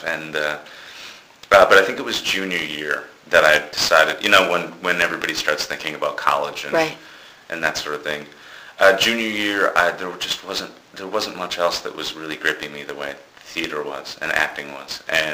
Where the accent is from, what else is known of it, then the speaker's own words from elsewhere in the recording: Wisconsin, United States; I was raised in Wisconsin, and I lived in a small town, and we lived outside of that small town